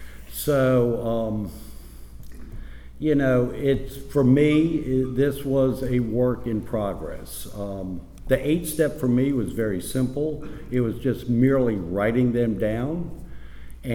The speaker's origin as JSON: {"language": "English", "country": "United States", "said": "I thought I had an inherent right as a American male to drink every day at 5 o'clock"}